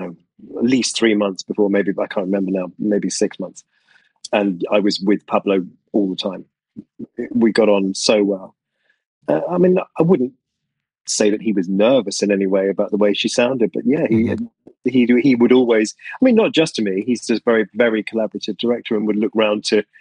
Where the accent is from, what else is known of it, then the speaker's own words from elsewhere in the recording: South East England, United Kingdom; I was raised in the suburbs of London to the south, but because of my job and because I've traveled such a lot, and you know, it's been a long time since I've been a child in Surrey